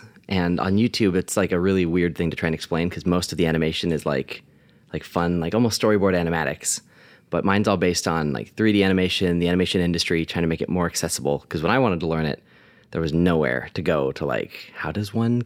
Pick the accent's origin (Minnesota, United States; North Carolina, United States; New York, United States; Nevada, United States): Nevada, United States; Las Vegas; born there; I was born in Vegas, and it was just like this thing.